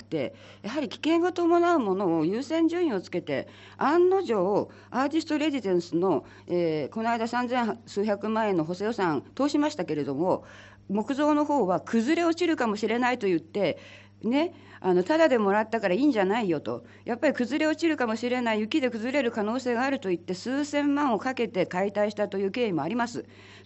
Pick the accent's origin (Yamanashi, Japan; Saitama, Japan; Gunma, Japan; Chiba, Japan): Gunma, Japan; Shinmachi; 高崎市と私の地元新町が合併して20年経ちました。